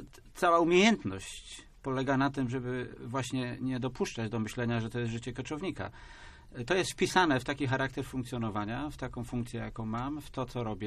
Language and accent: Polish; Poznań, Greater Poland Voivodeship, Poland; born there; also born or lived in Leszno; Formalnie urodziłem się w Poznaniu, w związku z tym, gdy spojrzymy w dowód osobisty, no to się już to nie zmieni. Gdyby spojrzeć z perspektywy, co tam u mnie w sercu, no to już Leszno oczywiście, no bo już ponad 30 lat jestem w Lesznie.